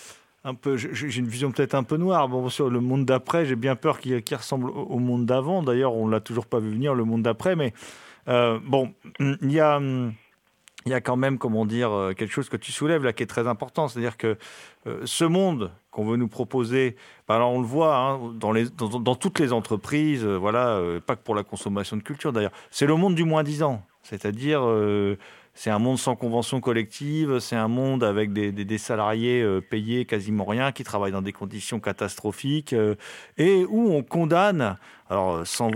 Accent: Hauts-de-France, France; comme tu dis, chacun son bras, hein, on est picard, hein

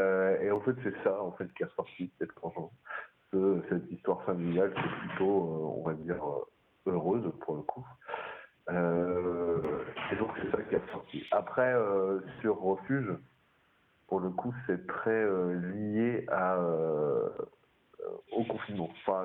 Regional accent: Hauts-de-France, France; Moi, je viens du Nord-Pas-de-Calais, en fait, et du bassin minier, du Limbourg, très précis.

